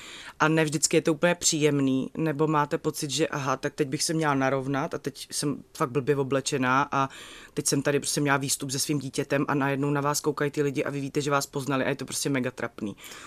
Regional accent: Prostějov, Olomouc Region, Czechia; accent: Prague; now in Prague, Czechia; Ano, z Prostějova.

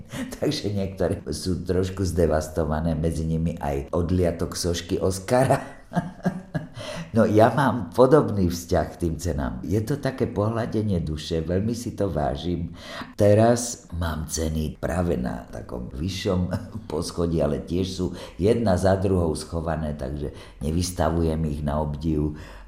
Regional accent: Martin, Žilina Region, Slovakia; born there; Moje rodisko je Martin, pretože rodičia boli v divadle v Martine.

